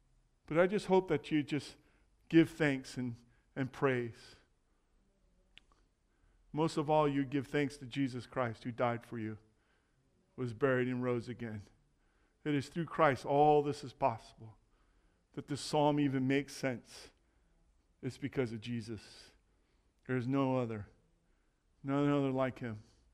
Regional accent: Jackson, California, United States; And it brought me back to memories when I was growing up in Jackson, California.

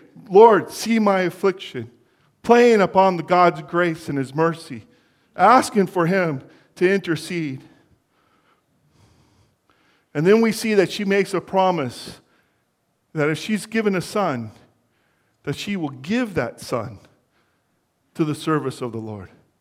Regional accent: Pontiac, Michigan, United States; The first 8 years that I was growing up, I grew up in Pontiac, Michigan.

